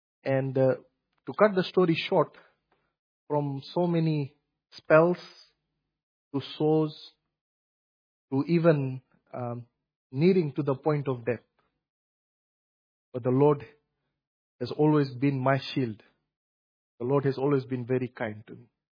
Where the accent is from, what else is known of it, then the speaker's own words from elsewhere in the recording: Fiji; I'm originally from Fiji